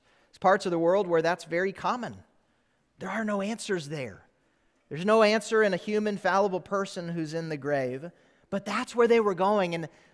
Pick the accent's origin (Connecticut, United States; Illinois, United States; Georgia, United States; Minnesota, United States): Minnesota, United States; Growing up in Minnesota, I remember if it would snow and we had a good full moon, you could go outside at night and you could see pretty well.